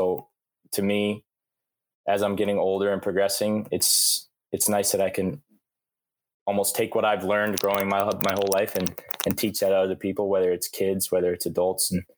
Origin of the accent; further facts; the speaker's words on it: Pawling, New York, United States; I'm from Pawling, New York, which is about an hour and a half north of New York City. But if you're from the city or Long Island, you think I'm upstate, but I'm nowhere near upstate.